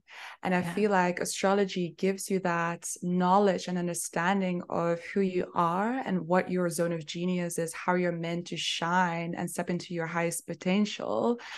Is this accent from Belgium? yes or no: yes; Belgium; now in Cape Town, South Africa; I'm originally from Belgium, but I'm living in Cape Town in South Africa.